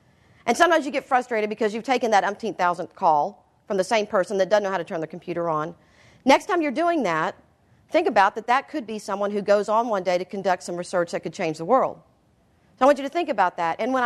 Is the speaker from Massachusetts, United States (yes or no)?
no; Galveston, Texas, United States; Last Thursday, I drove to my hometown of Galveston for a friend's funeral.